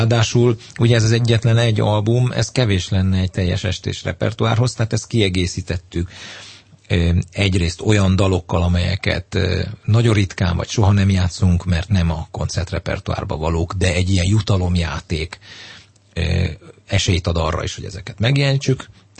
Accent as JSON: {"language": "Hungarian", "region": "Budapest", "country": "Hungary", "tie": "born or raised there", "said": "a Teleki téren nőttem fel"}